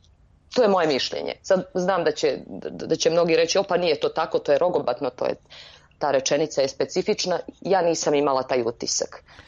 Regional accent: Sarajevo, Federation of Bosnia and Herzegovina, Bosnia & Herzegovina; kao što rekoh, ja sam iz Sarajeva. I moje detinjstvo, moj prvi udah, slike i filmovi najranijeg života vezani su za moje žene bosanske.

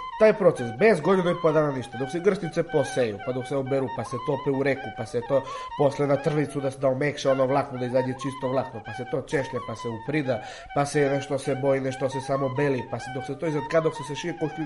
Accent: Svrljig, Southern and Eastern Serbia, Serbia; born or raised there

